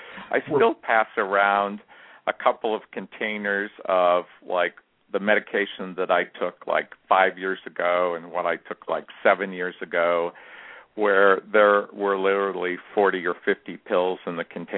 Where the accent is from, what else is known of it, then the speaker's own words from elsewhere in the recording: Kansas City, United States; also born or lived in Manhattan, United States; Well, I grew up in Kansas City. I ended up going to K-State in Manhattan, Kansas. I stayed there 22 years.